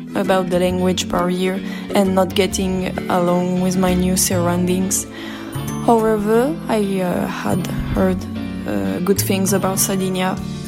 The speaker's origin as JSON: {"language": "English", "town": "Bayonne", "region": "Nouvelle-Aquitaine", "country": "France", "said": "I'm 23 years old and I'm from Bayonne in the southwest of France."}